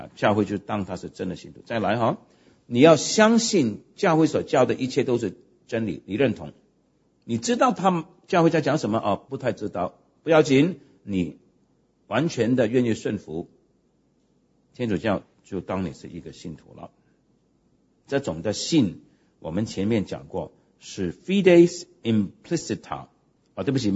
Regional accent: Hong Kong; born there; 我是香港殖民地出生的

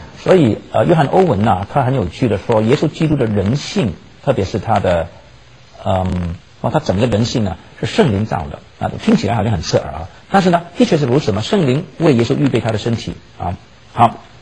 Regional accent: China; 我们中国人呢是最有知识分子精英傲慢的一个民族

